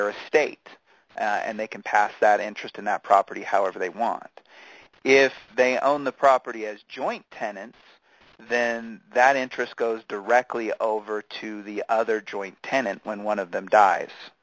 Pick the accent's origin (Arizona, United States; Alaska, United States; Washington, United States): Arizona, United States; Phoenix; I grew up in Phoenix, so I have the University of Arizona.